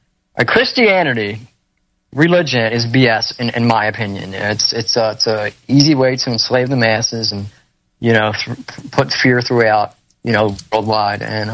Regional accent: Philadelphia, Pennsylvania, United States; And like I said, I grew up in Philly and, I had a wooden, I guess, never had a golden spoon.

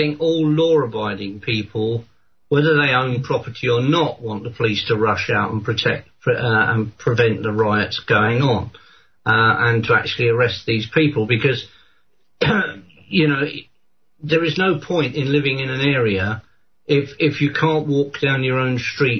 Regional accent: England, United Kingdom; as I was growing up in England, there was very, very little gun crime as I was growing up.

